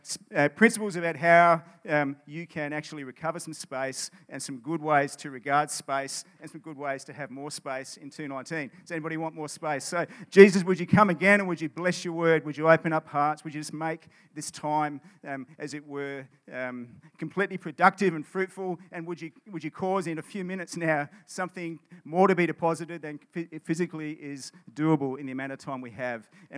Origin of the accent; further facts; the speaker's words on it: Sydney, New South Wales, Australia; Yeah. I mean, really, we're from Sydney.